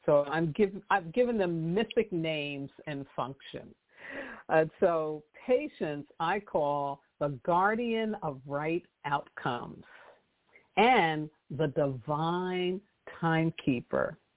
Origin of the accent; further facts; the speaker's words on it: New York City, New York, United States; I grew up in New York City, so, you know, it's like this, right?